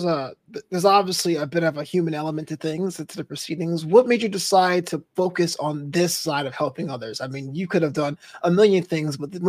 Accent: East Coast, United States; So I'm also from the East Coast originally. I live out west now.

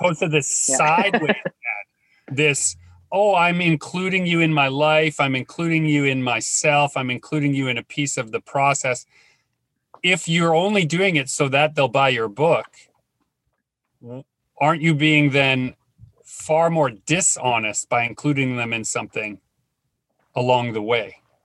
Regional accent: Canada; We're so Canadian.

